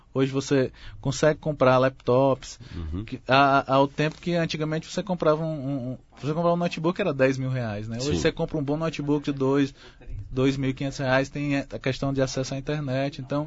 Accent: Fortaleza, Ceará, Brazil; Às vezes eu sou de Fortaleza

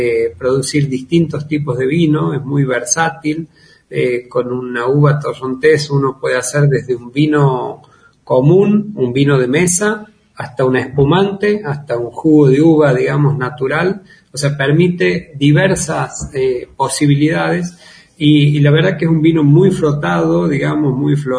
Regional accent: La Rioja, Argentina; en el noroeste de nuestro país, que está La Rioja, de donde soy originario

